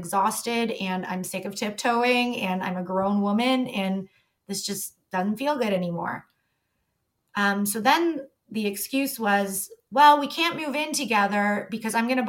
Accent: Toronto, Ontario, Canada; Like you're a 416er because I grew up in Toronto.

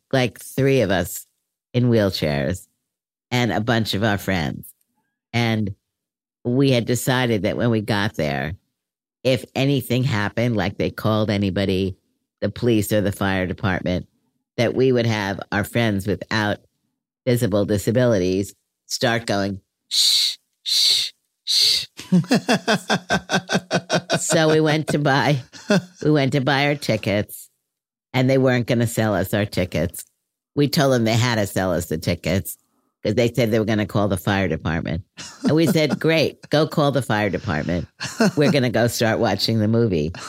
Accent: Brooklyn, New York, United States; So I moved from Brooklyn to Berkeley to get involved with the disability movement in the Bay Area.

